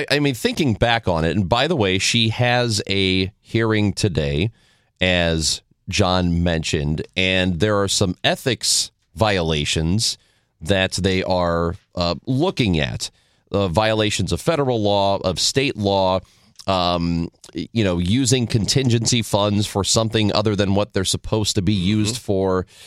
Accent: Granite City, Illinois, United States; Well, last week in Granite City, my hometown, it was an eventful week.

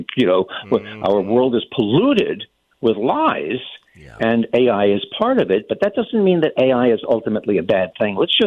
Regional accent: New York, United States; And growing up in New York, and I'm sure some of your listeners migrated

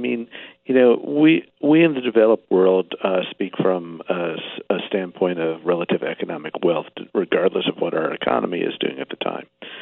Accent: Louisiana, United States; my home state of Louisiana is definitely threatened

